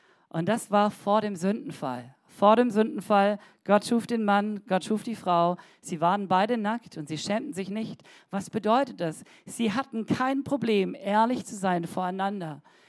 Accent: Cameroon; Ich bin in Kamerun groß geworden und gelegentlich waren wir in Nordkamerun.

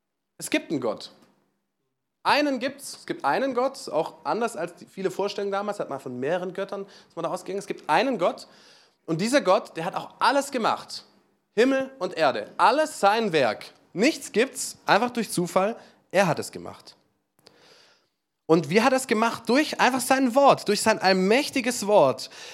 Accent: Germany; Wenn ich jetzt als Deutscher da ankomme in Indien

